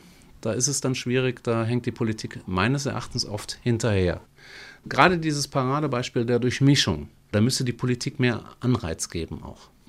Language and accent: German; Turkey; German is a second language; ich mich auch als Türke mit dem Bulgaren verständigen kann und das geht nun mal auf Deutsch.